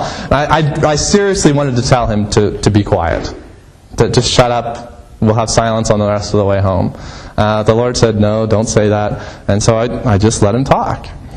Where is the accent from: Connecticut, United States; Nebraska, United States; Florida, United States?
Nebraska, United States; Lincoln; I grew up in Lincoln.